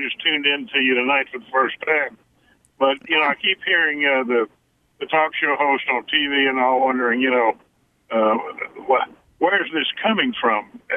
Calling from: Foley, Alabama, United States; Over in Baldwin County, the Foley area.

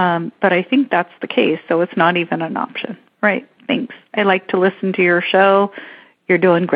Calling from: Idaho, United States; I am calling from North Idaho.

